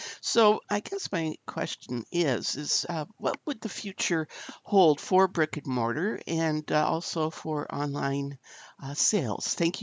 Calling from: Toronto, Ontario, Canada; from Toronto.

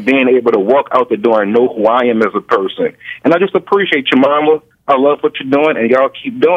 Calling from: New Orleans, Louisiana, United States; Hey, how you doing, Mo? … I'm calling from New Orleans.

